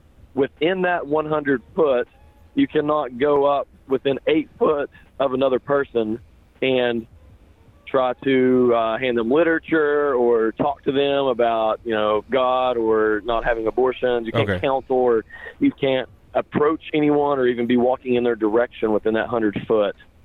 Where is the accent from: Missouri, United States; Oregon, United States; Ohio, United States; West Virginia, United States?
West Virginia, United States; I'm from Southern West Virginia.